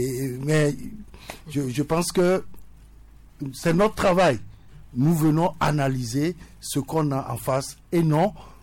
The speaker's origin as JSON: {"language": "French", "country": "Togo", "said": "Je suis Togolais."}